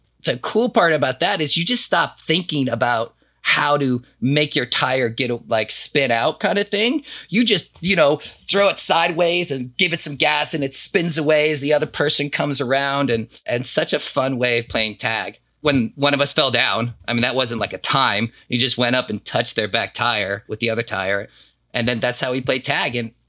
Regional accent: Colorado, United States; But I grew up in Colorado.

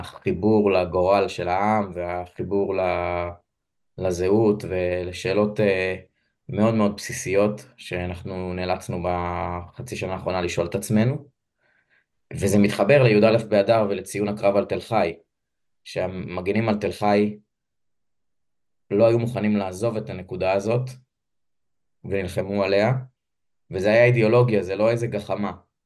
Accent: Northern District, Israel; also born or lived in Metula; גדלתי בעמק ישראל, וזה מעניין, בהמשך אני אסביר למה. בכיתה ז' ההורים שלי עברו למטולה, עיירת הרפאים של ימינו, וגדלתי שם, ביליתי את שנות נערותיי.

